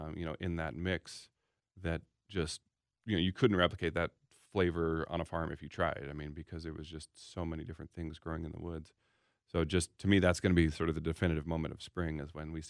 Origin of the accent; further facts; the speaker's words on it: Seattle, Washington, United States; I'm from Seattle and in the Northwest